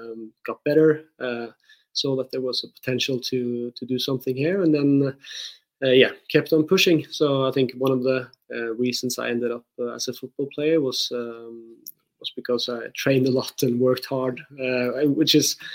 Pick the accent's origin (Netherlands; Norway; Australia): Norway; English is a second language; And we grew up watching English football, which is very popular in Norway.